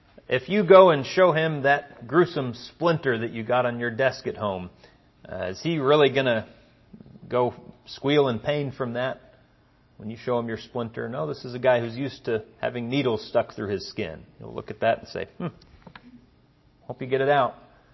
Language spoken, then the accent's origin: English; Arlington, United States; That was a little fold-out foam couch kind of deal that we had growing up in Arlington